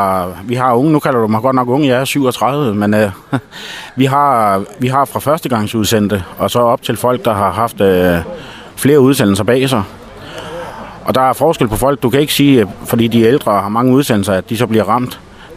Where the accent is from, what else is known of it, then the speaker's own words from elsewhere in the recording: Copenhagen, Capital Region of Denmark, Denmark; now in Frederikshavn, Denmark; faktisk er jeg oprindeligt københavner, men har boet heroppe i 12 år nu.